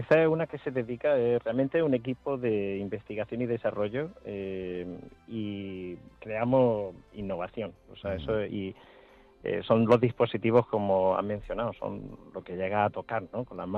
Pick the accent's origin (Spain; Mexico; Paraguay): Spain; also born or lived in United States; yo lo hablo como español, ¿no? Aunque he estado tantísimos años en Estados Unidos